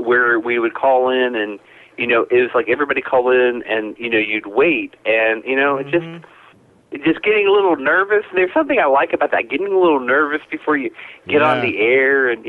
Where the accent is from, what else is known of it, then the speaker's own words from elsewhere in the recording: the South, United States; accent: Southern; So please excuse the Southern accent, my own Southern accent.